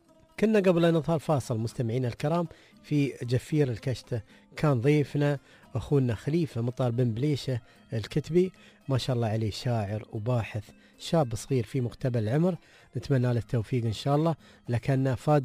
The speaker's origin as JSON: {"language": "Arabic", "country": "United Arab Emirates", "said": "عندنا في الإمارات"}